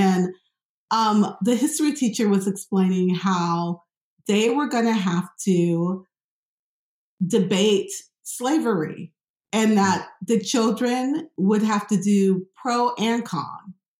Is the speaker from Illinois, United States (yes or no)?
yes; Chicago, Illinois, United States; moved away as an adult; now in Austin, United States; And I thought, well, I'm from Chicago. Of course, they're going to want me.